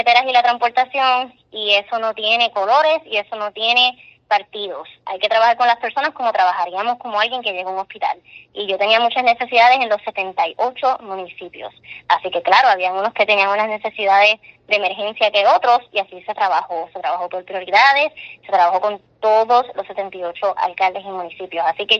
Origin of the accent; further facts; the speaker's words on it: Puerto Rico; yo me mantuve íntegra a quien yo era como ingeniera y como puertorriqueña